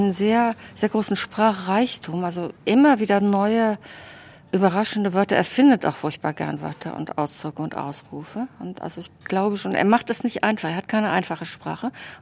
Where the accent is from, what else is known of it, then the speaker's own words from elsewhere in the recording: Wachtendonk, North Rhine-Westphalia, Germany; ich komme aus Wachtendonk am Niederrhein, falls das jemandem was sagt.